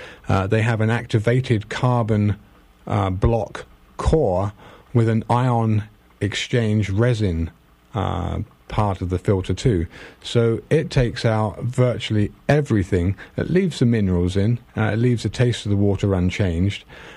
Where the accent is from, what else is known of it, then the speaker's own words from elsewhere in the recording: United Kingdom; probably because I'm British and I knew about it